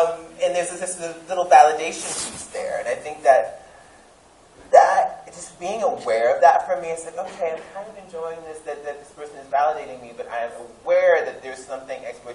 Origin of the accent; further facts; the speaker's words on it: the South, United States; I'm from the South, so it's like, it's real.